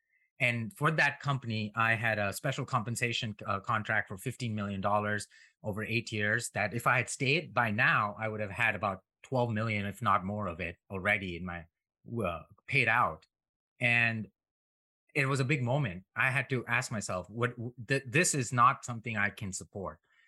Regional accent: India; now in United States; So I grew up in India, an immigrant to the United States.

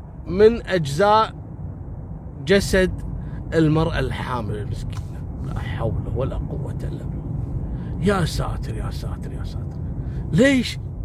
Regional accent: Kuwait; وخصوصا عندنا في الكويت.

